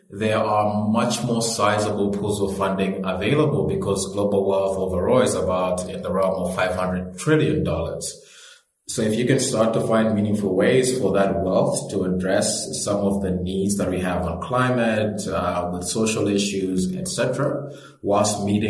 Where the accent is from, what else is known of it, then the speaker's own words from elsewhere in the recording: Malawi; So I come from Malawi, which is one of the poorer countries on the continent.